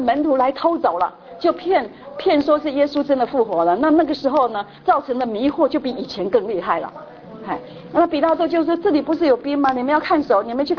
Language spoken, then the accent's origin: Chinese; China; 他们那个时候的埋葬不像我们中国人啊，是挖个洞。是埋到土里面，我们中国人的美国人也是这个样子